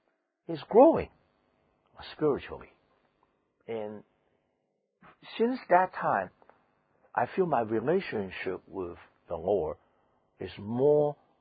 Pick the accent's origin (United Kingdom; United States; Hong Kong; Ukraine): Hong Kong; English is a second language; I am a Beijingese from Hong Kong. So, you know, my English is lousy, but my Mandarin and Cantonese are perfect, almost perfect.